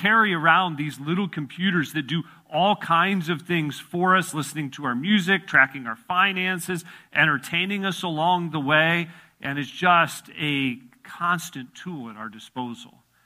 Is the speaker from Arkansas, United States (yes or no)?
no; Illinois, United States; I grew up in Illinois. That's a cornflake that is shaped like Illinois.